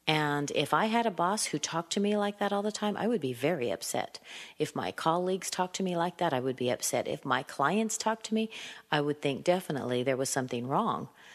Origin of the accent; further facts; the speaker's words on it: California, United States; I come from California. I'm an accent trainer.